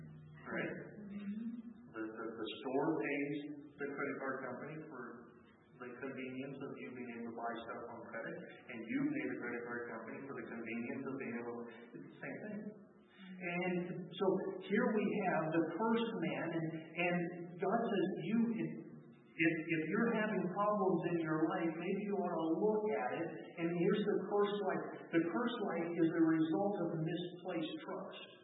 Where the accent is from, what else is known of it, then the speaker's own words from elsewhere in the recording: Navajo Nation, United States; Now, I was raised on the Navajo Reservation, and Laura knows what I'm talking about.